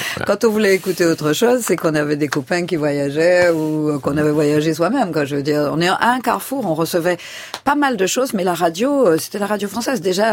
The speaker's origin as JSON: {"language": "French", "country": "Martinique", "said": "Moi, je suis de la Martinique."}